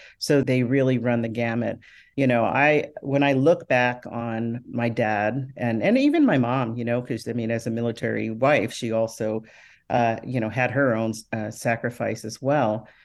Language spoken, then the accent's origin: English; North Carolina, United States; born there; I was the only stateside baby. I was born in North Carolina, and my brother and two sisters were born in Japan.